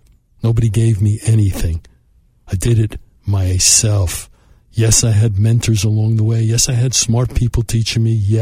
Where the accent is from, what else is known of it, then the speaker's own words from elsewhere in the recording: Brooklyn, New York, United States; I grew up in Brooklyn, never felt I had a chance